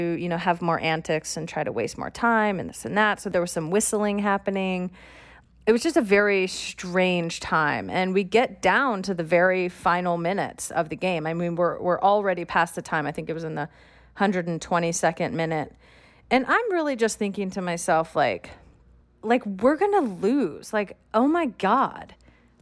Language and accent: English; California, United States; I'm from California.